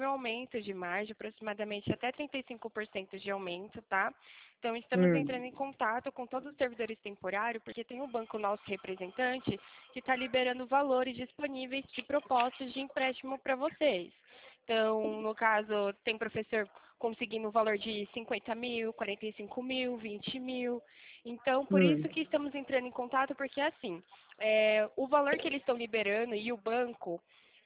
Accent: São Paulo, Brazil; Sou do interior de São Paulo

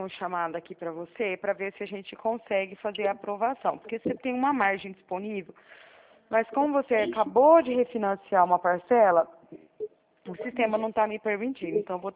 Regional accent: Araraquara, São Paulo, Brazil; sou aqui de Araraquara, São Paulo.

